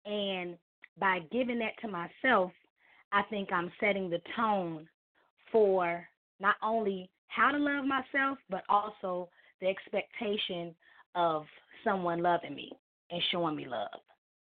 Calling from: Chicago, Illinois, United States; I'm from Chicago.

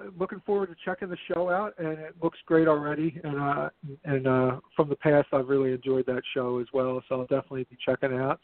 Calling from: Philadelphia, Pennsylvania, United States; Hey, Simon. … calling from sunny Philadelphia.

